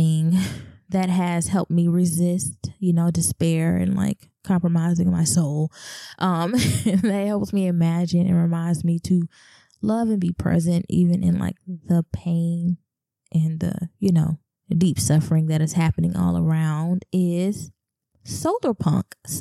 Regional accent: the South, United States; Don't judge me, I'm from the South.

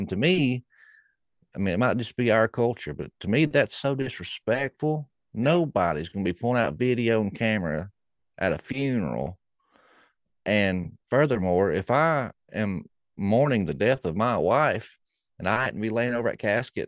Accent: the South, United States; And I mean, I know there's cultural differences, you know, we're from the South

